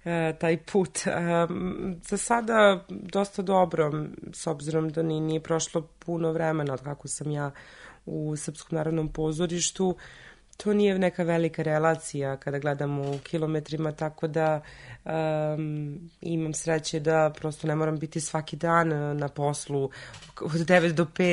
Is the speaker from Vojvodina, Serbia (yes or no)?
yes; Zrenjanin, Vojvodina, Serbia; pošto sam ja i rodom iz Zrenjanina.